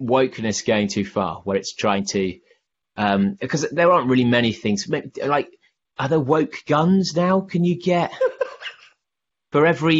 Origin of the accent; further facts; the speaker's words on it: England, United Kingdom; because you know, we're English and the race is Italian.